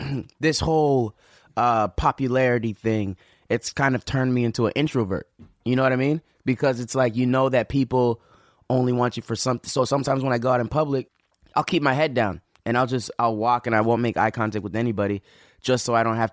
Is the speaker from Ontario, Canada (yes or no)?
yes; Toronto, Ontario, Canada; I'm from Toronto.